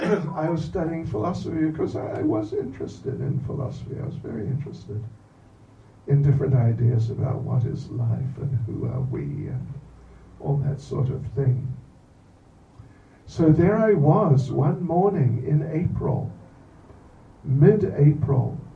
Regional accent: New Zealand; I'm actually born and raised in New Zealand.

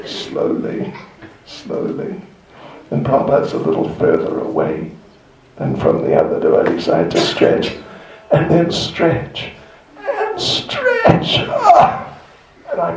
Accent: New Zealand; now in England; when I came from New Zealand to England in 72, I came on a ship, a passenger liner, like a cruise liner.

